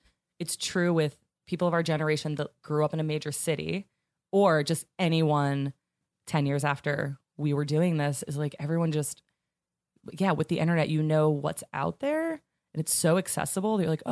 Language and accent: English; Pennsylvania, United States; I was in Pennsylvania. I grew up in near Pittsburgh and went to Penn State and stayed at Penn State for the year after I graduated